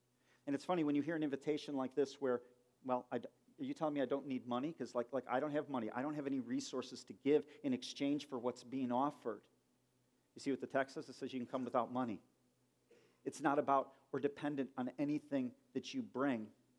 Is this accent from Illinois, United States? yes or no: yes; Chicago, Illinois, United States; you know, I lived with Charles for a while in Michigan. We grew up in Chicago.